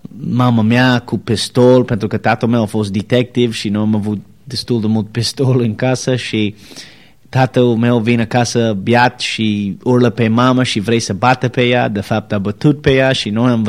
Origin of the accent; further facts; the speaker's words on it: United States; born there; Romanian is a second language; M-am născut în America, în o familie destul de mare, cu 9 frați